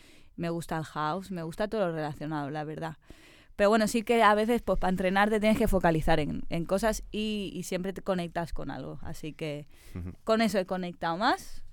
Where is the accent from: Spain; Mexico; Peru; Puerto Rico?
Spain; Barcelona, Catalonia; Soy de aquí, de Barcelona